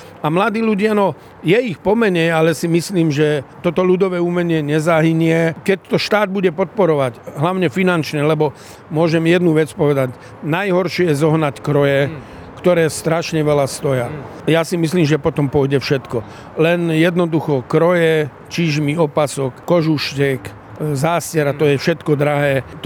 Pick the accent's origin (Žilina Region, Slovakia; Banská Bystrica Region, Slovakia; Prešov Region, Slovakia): Banská Bystrica Region, Slovakia; Očová; ja som z Očovej, pochádzam z Očovej